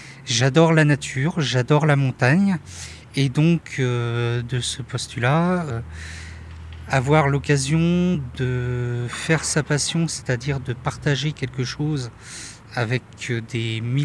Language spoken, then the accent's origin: French; Saint-Gervais-les-Bains, Auvergne-Rhône-Alpes, France; j'ai 40 ans et je suis originaire de Saint-Gervais-les-Bains.